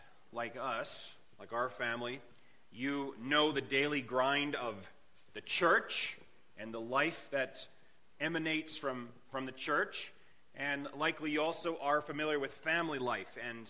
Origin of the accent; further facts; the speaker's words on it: Canada; now in United States; I actually am from Canada, born and raised, so if you hear strange words or weird accents, that's the fault of me being Canadian by birth. So I spent majority of my life up there. We moved down to Indiana just pre-COVID